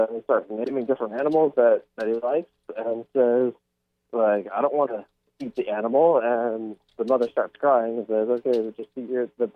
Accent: Tampa, Florida, United States; correct, and actually I'm from Tampa originally.

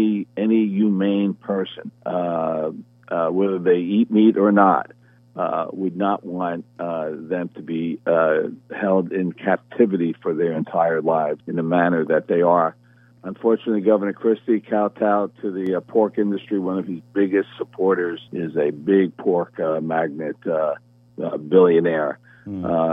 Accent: Elizabeth, New Jersey, United States; I grew up in Elizabeth Port. I lived in Elizabeth my entire life.

